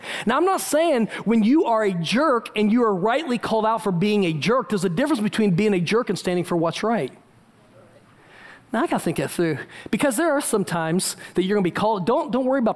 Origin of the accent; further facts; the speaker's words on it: Indiana, United States; I was raised in Indiana, and we were a bunch of, you know, rednecks to some degree, and I hung out with a bunch of rednecks, and we didn't know a black person.